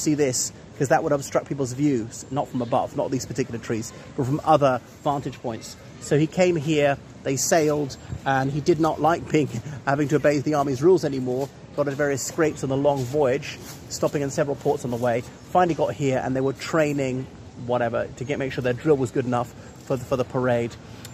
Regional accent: Ireland; from Ireland.

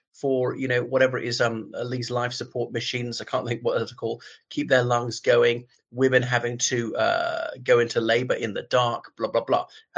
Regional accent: Ireland; o everybody … from Ireland.

